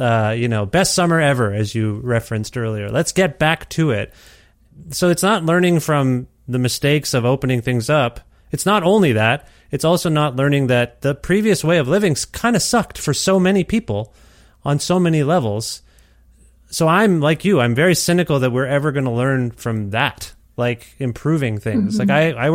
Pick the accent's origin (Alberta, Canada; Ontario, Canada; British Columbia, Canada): Ontario, Canada; Yeah, coming from Ontario, I mean, I thought I knew what I was fleeing in terms of a Ford family dynasty there and just the political climate I was kind of gr